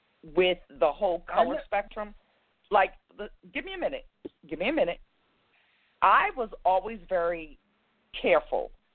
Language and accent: English; Camden, New Jersey, United States; You know, growing up in Camden, we didn't.